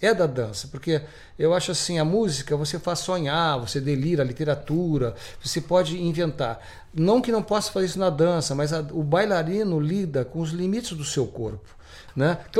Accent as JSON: {"language": "Portuguese", "region": "Rio Grande do Sul", "country": "Brazil", "accent": "gaúcho", "said": "Nós somos gaúchos, fazendo uma música com sotaque gaúchesco, com inspiração, a minha formação toda de cultura do sul"}